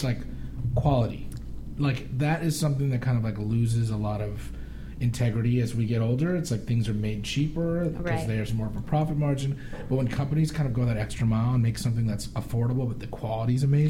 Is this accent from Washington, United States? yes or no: no; Arcadia, California, United States; Well, not to us, because we were growing up, we're like, Arcadia is a cool place